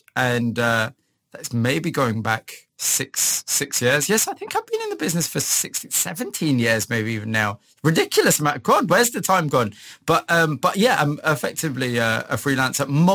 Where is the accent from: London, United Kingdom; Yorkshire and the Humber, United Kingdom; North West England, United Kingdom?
Yorkshire and the Humber, United Kingdom; Huddersfield; I was born in Huddersfield. I'd say very kind of average working class family. I'm the son of immigrants. So my parents came from Pakistan in the late 60s.